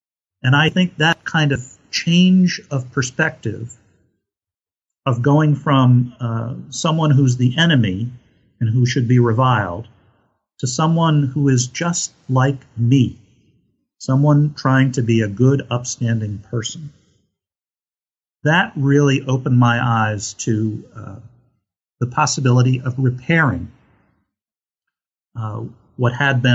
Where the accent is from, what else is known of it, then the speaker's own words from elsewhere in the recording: the North, United States; As I mentioned at the outset, I'm from the North, and my people fought in the Civil War, just as Southerners fought for their cause as well.